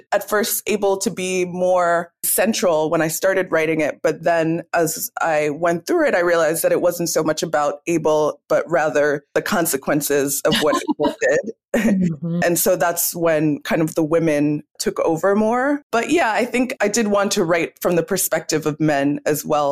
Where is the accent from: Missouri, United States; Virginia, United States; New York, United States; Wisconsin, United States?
New York, United States; And New York City, I grew up in New York, so that wasn't as much of a challenge for me.